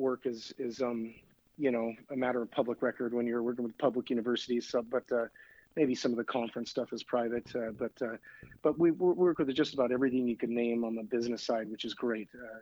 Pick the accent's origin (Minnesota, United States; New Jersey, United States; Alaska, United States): Alaska, United States; I grew up in Alaska, so I thought Seattle had great weather as far as I was concerned.